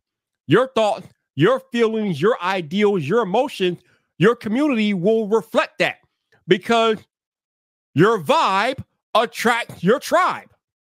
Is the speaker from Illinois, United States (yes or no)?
yes; Chicago, Illinois, United States; Y'all know me. I'm from Chicago. I follow this stuff closely.